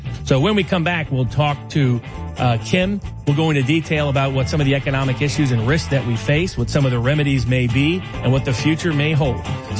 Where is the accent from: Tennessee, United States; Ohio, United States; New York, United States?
Tennessee, United States; Chattanooga; In my hometown of Chattanooga, Tennessee, Volkswagen, one of the great factories that brought new jobs to that public economy